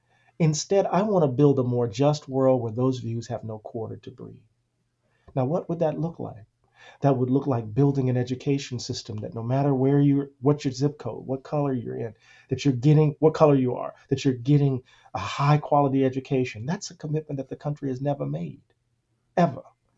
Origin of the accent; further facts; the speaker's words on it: Moss Point, Mississippi, United States; I grew up in Moss Point. I was, you know, I was in predominantly white classes, probably one of the more integrated kids in the town.